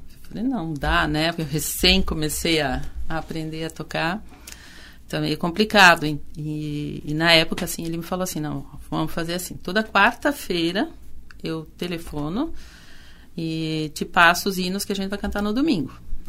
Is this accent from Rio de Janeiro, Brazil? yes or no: no; Curitiba, Paraná, Brazil; E eu sou de Curitiba. E lá em Curitiba, quando eu era pequena, assim, tinha 11 anos, eu quis estudar piano.